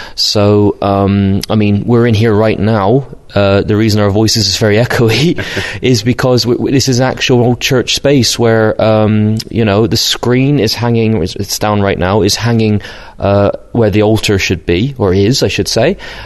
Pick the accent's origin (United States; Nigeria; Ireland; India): Ireland; accent: Brit-Irish; also born or lived in United Kingdom; My father's from the West Country of the UK, Cornwall, and my mother was Irish. So I spent the first 10 years of my life in the UK, and since then I've just pretty much lived in Ireland